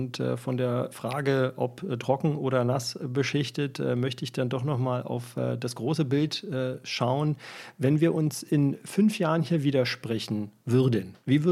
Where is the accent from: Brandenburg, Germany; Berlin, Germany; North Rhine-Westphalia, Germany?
Brandenburg, Germany; in Grünheide, also in meiner Heimat, in meinem Heimatbundesland Brandenburg